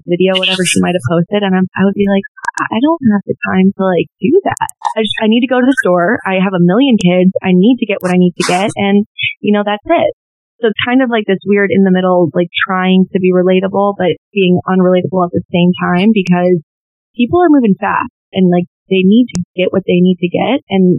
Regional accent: Indiana, United States; I grew up in Indiana. I grew up Catholic.

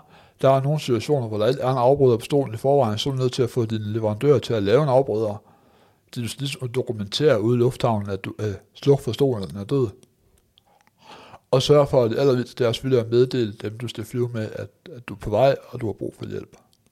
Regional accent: Aarhus, Central Denmark Region, Denmark; Jeg er selv fra Aarhus, og vi har en meget, meget lille lufthavn i Aarhus.

